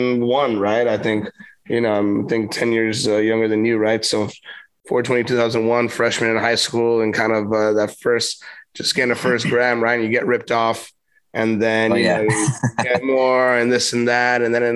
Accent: California, United States; You know, I'm from the Valley, you're from Valencia.

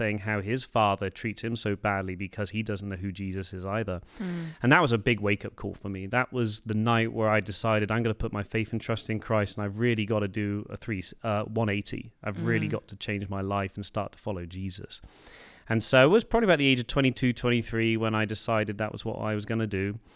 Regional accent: England, United Kingdom; No, I'm from the UK, United Kingdom, or England, as we like to call it. So I grew up in England

